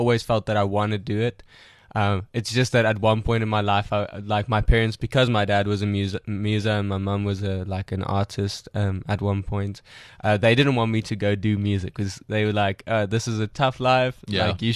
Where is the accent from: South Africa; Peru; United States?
South Africa; Pretoria, Gauteng; also born or lived in Johannesburg; I grew up in Pretoria East